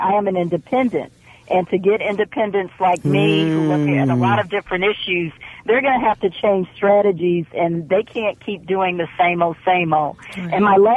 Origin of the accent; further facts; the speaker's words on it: Mississippi, United States; I'm from Mississippi, and I went to college in Florida.